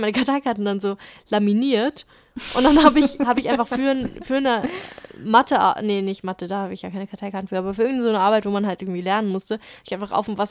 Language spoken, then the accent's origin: German; Saarbrücken, Saarland, Germany; ich habe das viel in meiner Heimatstadt in Saarbrücken gemacht